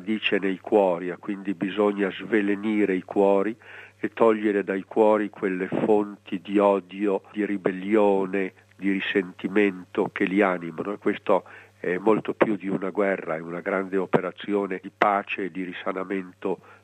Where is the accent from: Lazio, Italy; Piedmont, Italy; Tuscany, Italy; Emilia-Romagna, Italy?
Piedmont, Italy; Turin; io sono di Torino, quindi non conoscevo Milano